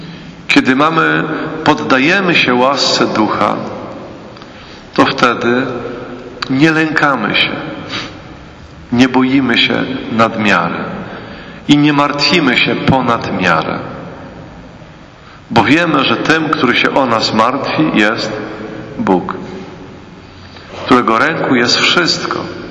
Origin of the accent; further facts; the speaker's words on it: Pomeranian Voivodeship, Poland; ja pochodzę z Pomorza, to znaczy Kaszub, taki zimny i twardy.